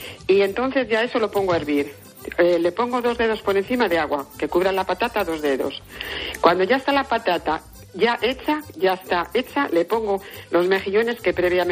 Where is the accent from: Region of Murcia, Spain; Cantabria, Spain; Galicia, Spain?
Cantabria, Spain; Santoña; tengo una agencia de viajes aquí en Santoña, porque soy de Santoña